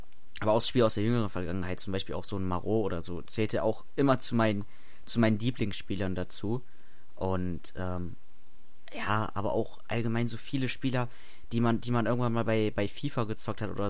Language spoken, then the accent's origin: German; Cologne, North Rhine-Westphalia, Germany; als Kölner hast du immer Podolski, klar.